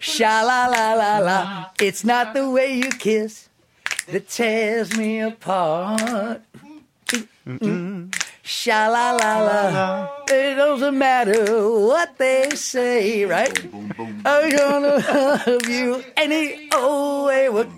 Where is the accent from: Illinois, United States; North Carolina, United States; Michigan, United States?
Michigan, United States; Detroit; I know outhouses. I'm from Detroit.